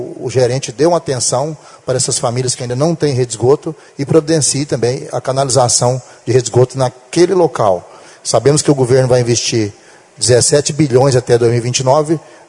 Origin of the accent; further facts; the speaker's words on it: Brazil; Isso é um mérito para nós que somos brasileiros